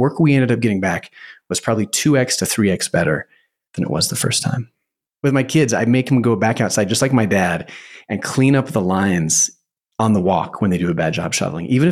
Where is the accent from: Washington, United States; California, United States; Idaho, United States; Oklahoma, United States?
Idaho, United States; I remember two things about our next door neighbors when I was growing up in Idaho.